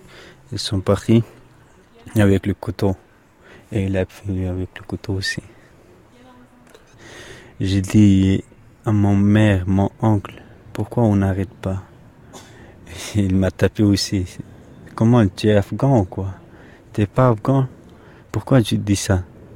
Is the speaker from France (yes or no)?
no; Pakistan; Au Pakistan, un camping, camp de réfugiés.